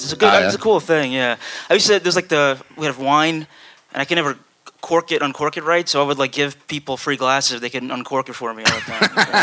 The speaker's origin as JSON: {"language": "English", "town": "Bethlehem", "region": "Pennsylvania", "country": "United States", "tie": "born or raised there", "also_born_or_lived": "Brooklyn", "said": "I was born in Brooklyn. My mom anticipated me being bullied, so she kind of got me to a quieter place. In Pennsylvania, you know what I mean?"}